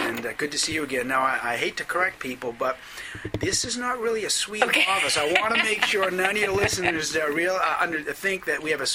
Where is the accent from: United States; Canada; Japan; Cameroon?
United States; Waterville; I'm cheap. I'm from Waterville. I grew up in Waterville. We're four generations there.